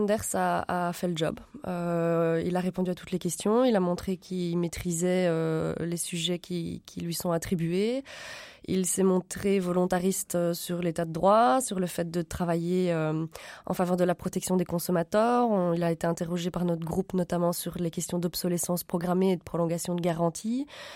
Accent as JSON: {"language": "French", "country": "Belgium", "said": "Alors, en tant que Belge"}